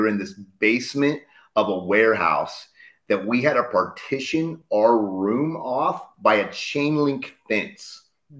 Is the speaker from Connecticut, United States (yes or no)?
no; Ottumwa, Iowa, United States; I think you and we had that in Ottumwa growing up in Southeast Iowa.